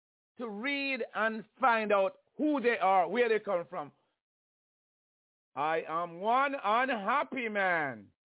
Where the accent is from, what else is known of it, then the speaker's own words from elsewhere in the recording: Jamaica; Growing up in Jamaica, you can say we're coming from like 400 years of slavery